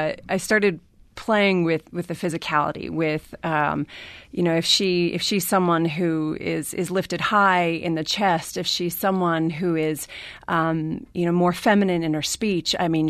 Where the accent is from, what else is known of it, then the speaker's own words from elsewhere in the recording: New Jersey, United States; I'm from Jersey. I respect that.